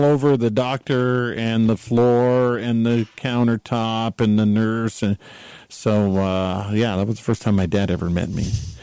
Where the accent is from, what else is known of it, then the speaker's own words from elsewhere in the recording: Las Vegas, Nevada, United States; born there; I was born in Las Vegas.